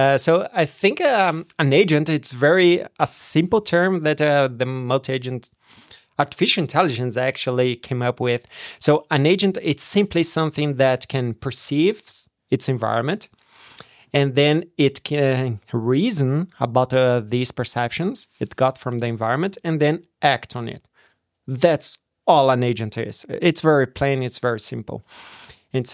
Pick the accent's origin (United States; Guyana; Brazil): Brazil; moved away as an adult; also born or lived in Germany; I'm originally from Brazil, and then I started there my PhD work. And after 2 years, I moved to Germany